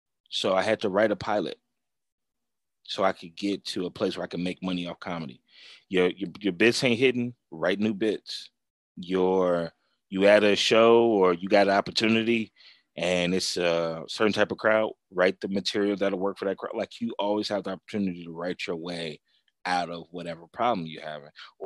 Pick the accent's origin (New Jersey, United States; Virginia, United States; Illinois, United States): Illinois, United States; Chicago; you know, I'm from Chicago